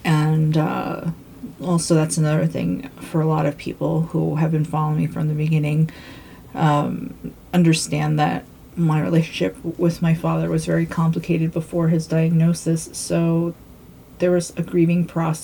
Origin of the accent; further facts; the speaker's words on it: Yonkers, New York, United States; When I grew up in Yonkers, New York, in a very dangerous area, and I lived in an apartment, and I lived on the first floor